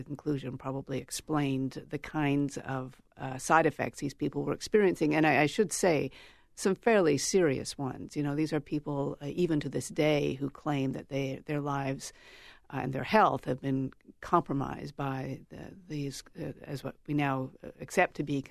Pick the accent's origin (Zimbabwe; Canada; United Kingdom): Canada; I don't live in the United States. I'm Canadian